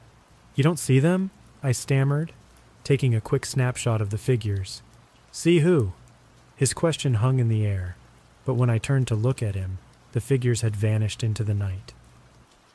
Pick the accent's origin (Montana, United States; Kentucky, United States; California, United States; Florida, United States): Montana, United States; This is my fourth and final story of events that happened to me over the course of a summer in my home state of Montana.